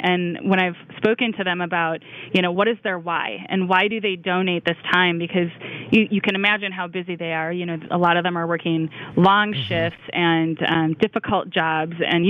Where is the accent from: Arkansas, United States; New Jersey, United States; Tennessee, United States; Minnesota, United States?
Minnesota, United States; Yeah, we're Minnesotans.